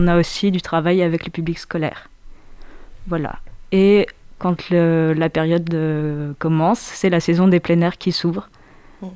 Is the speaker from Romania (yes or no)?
no; Bourgogne-Franche-Comté, France; Non, je suis originaire de Bourgogne et puis pendant un petit moment, j'ai travaillé sur Paris.